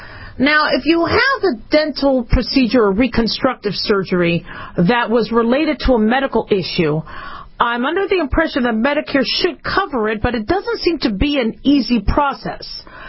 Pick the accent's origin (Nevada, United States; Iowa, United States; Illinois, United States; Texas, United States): Nevada, United States; Las Vegas; And they are in my neck of the woods. I come from Las Vegas, Nevada.